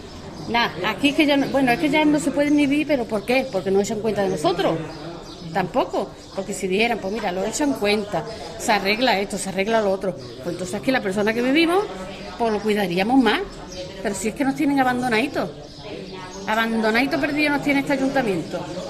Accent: Spain; porque yo ya me veo en su caso y soy española.

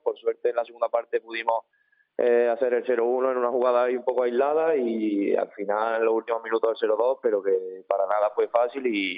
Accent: Puente Genil, Andalusia, Spain; yo tenía la idea de pasar estos meses aquí en Puente Genil, de volver, de poder ayudar a mi pueblo

